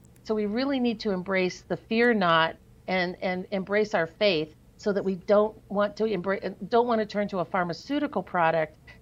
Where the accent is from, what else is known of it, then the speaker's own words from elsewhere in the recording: Ohio, United States; I grew up in the country. I grew up in Ohio, and my dad's side of the family were all big hunters